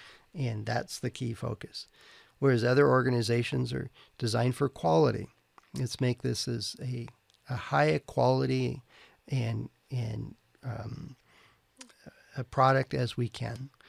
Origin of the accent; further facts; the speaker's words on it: California, United States; I guess because I'm from California, I'll mention